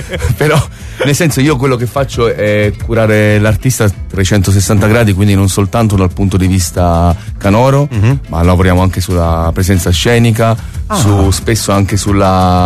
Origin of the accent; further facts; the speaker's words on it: Castellammare di Stabia, Campania, Italy; Stabiese, ma ormai sono 15 anni che sono su